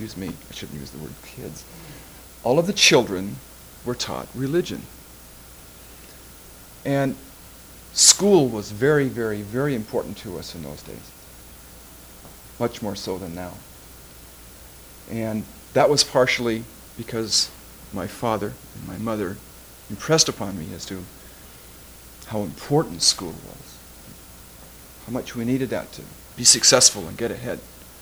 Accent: Germany; As you can tell from my accent, I was born in Germany. And I lived there and went to school there.

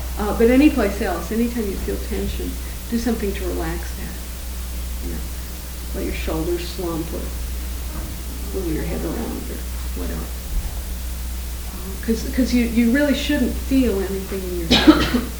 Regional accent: Tennessee, United States; accent: Tennessee; I used to do that better before I lost my Tennessee accent.

